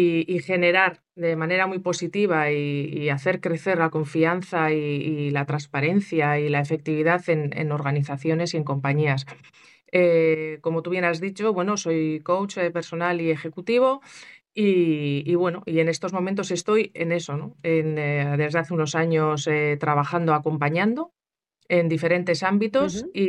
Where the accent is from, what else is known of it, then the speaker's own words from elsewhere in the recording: Eibar, Basque Country, Spain; born there; Sí, soy nacida en Eibar, la vida me ha llevado a muchos sitios